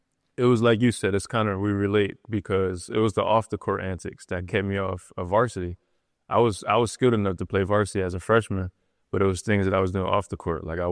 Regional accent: Trenton, New Jersey, United States; Like, when I was just a kid, I mean, growing up in Trenton, I couldn't really afford, like, a nice court.

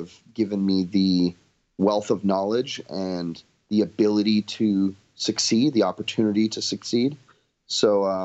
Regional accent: Canada; And I'm Canadian, so I was on a work visa.

